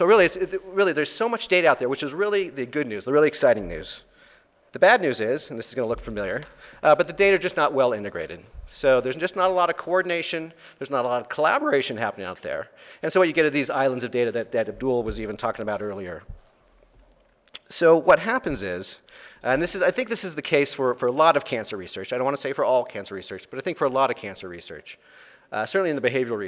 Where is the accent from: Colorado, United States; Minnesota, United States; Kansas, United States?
Colorado, United States; Denver; I'll just begin by giving a little shout out to Denver, my hometown.